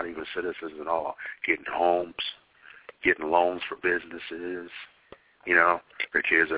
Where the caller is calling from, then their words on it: Los Angeles, California, United States; calling from Los Angeles.